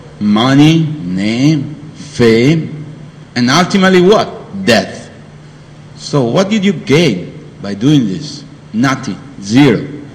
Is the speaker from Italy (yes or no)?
yes; Italy; English is a second language; because I am from Italy, I like racing car and racing bike